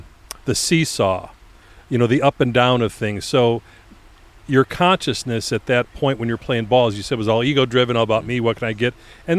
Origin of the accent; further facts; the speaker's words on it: Chicago, Illinois, United States; When I was a kid growing up in Chicago, when we were waiting on the corner for Santo and Beckert and Banks and Hundley to pull up